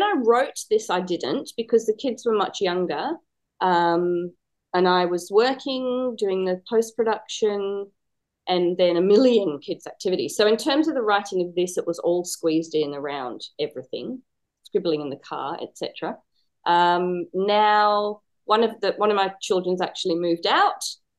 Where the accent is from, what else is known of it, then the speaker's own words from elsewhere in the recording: England, United Kingdom; I'm from England, have a, maybe a little bit of an accent